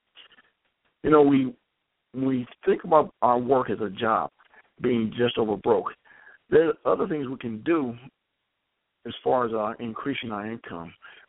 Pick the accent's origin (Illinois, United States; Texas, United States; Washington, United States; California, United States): California, United States; Compton; I grew up in Compton, California, in a household of four boys who were kind of obedient.